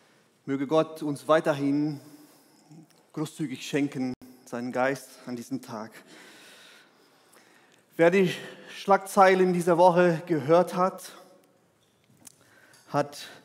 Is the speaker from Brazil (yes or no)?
yes; Brazil; German is a second language; now in Germany; Für mich als Brasilianer, das ist ein bisschen schwer nachvollziehen.